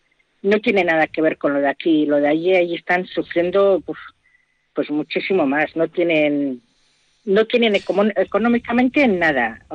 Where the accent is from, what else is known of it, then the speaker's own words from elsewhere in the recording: Argomaniz, Basque Country, Spain; Yo también pertenezco también al núcleo del Burgo, pero soy del pueblo de Argomanis